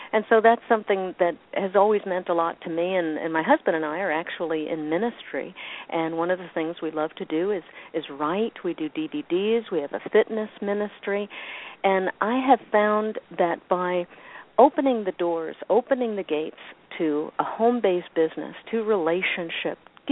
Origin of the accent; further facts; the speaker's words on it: Long Island, New York, United States; accent: New York; now in Oklahoma, United States; Well, Peter, I grew up in New York on Long Island in New York City, and I like saying that I used to talk like this, you know, from New York, but now I live in Oklahoma and I talk like